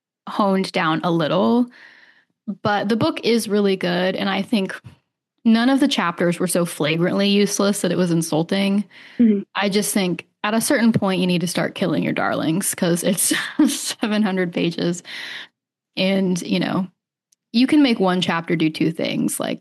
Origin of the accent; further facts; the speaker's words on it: United States; I know but I'm American, like, you know